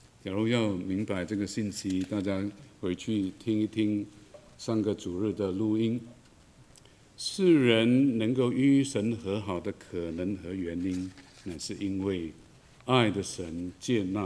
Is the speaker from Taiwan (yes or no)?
no; China; 的习俗我们中国人看了眼睛都亮了